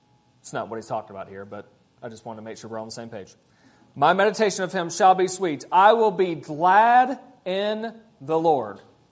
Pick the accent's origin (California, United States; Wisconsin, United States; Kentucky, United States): Kentucky, United States; Y'all know what it means to ponder? I'm from Kentucky. You'll have to forgive me.